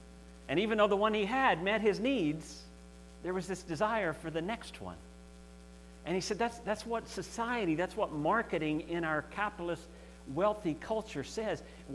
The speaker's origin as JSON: {"language": "English", "country": "Canada", "said": "And that's where I get convicted as a Canadian and you know, from the world standpoint, a very wealthy Canadian"}